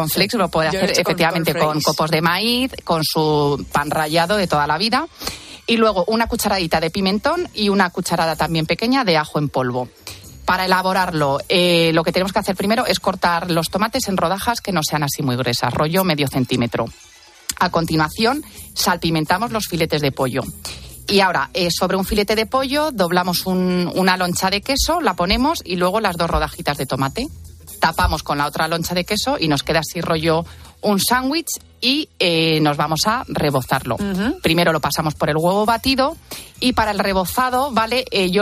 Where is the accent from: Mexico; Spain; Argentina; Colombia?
Spain; Madrid, Community of Madrid; nosotros cuando éramos pequeños y vivíamos aquí en Madrid, nosotros vivíamos todos los hermanos juntos, no, mis padres estaban en Cuenca, en el pueblo